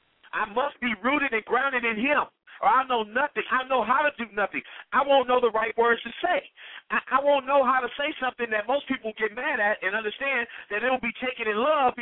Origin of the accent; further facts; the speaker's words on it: Compton, California, United States; I have not always been in I grew up in Compton. And even though my mother had a clean house, we had roaches coming in there